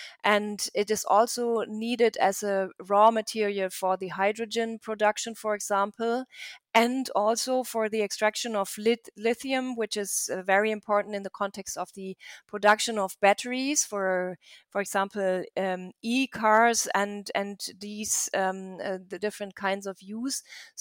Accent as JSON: {"language": "English", "country": "Germany", "second_language": "English", "said": "for example, with regard to Germany, my home country, almost half of the water abstraction in Germany is related to energy supply."}